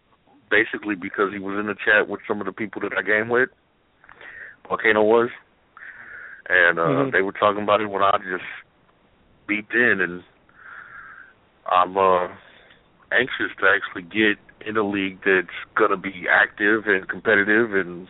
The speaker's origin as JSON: {"language": "English", "town": "Los Angeles", "region": "California", "country": "United States", "lives_now": "New Orleans, United States", "said": "I'm in New Orleans, but I'm from Los Angeles."}